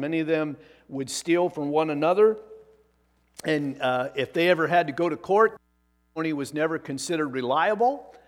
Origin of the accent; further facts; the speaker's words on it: Oregon, United States; growing up in Eastern Oregon, we used to have a live nativity scene.